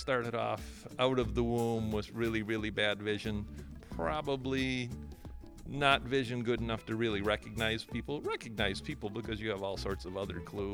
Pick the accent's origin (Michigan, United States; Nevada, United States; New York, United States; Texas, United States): Michigan, United States; Saginaw; born there; Originally was born in Saginaw, Michigan.